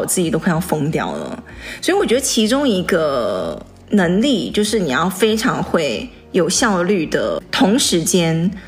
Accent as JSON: {"language": "Chinese", "country": "Taiwan", "tie": "born or raised there", "moved": "yes", "lives_now": "United States", "said": "我在台湾长大的，什么时候我几岁的时候来美国的时候"}